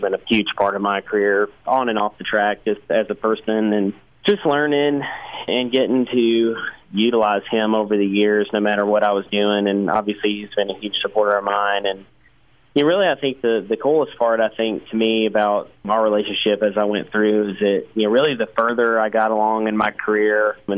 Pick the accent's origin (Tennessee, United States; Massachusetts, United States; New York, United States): Tennessee, United States; I grew up in Middle Tennessee racing, you know, really from when I was about 8 years old.